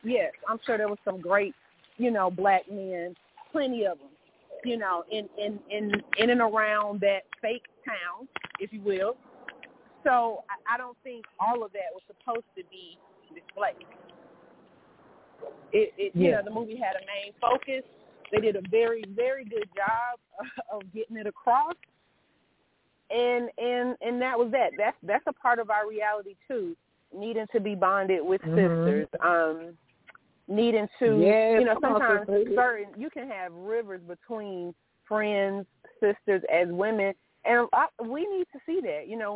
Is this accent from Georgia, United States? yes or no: yes; Atlanta, Georgia, United States; I grew up here in Atlanta in a very kind of close-knit culture, race first, if you will, community.